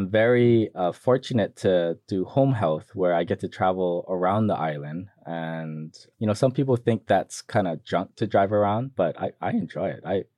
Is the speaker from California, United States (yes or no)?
no; Honolulu, Hawaii, United States; I am a local Hawaii resident. I grew up in Honolulu, Manoa area.